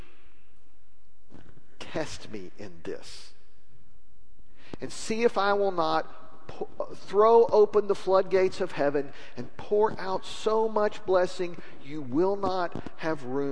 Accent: Lubbock, Texas, United States; I grew up in Lubbock. We're basically unfamiliar with floodgates in that part of the world.

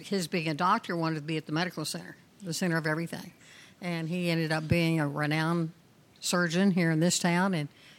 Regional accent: Houston, Texas, United States; born there; And I was born in Houston while my father was, like some of you, in the Philippines and the Guam.

